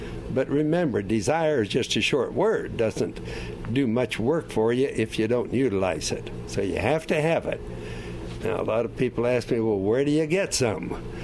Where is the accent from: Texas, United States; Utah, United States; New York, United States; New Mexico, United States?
New Mexico, United States; Albuquerque; also born or lived in Colorado Springs; I grew up in Albuquerque, and I wasn't born there, but practically born there, lacking a year and a half. Came from Colorado Springs, and then we started racing.